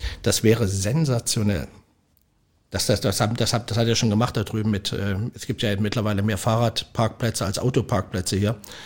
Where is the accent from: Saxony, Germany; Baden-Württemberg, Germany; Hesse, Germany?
Saxony, Germany; Leipzig; Ich bin ein Großstadtkind, ich komme aus Leipzig.